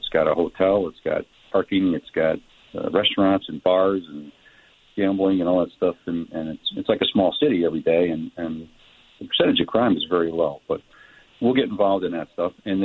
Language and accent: English; East Hartford, Connecticut, United States; I grew up in East Hartford, Connecticut, which was a very blue-collar